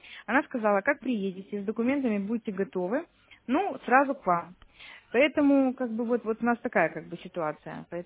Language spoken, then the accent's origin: Russian; Chișinău, Moldova; Я к вам из Молдовы, из Кишинева.